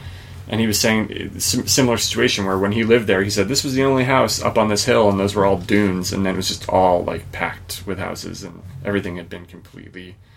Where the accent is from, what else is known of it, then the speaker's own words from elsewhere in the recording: New York, United States; also born or lived in Chicago, United States; I'm from New York, and I lived in Chicago for a bunch of years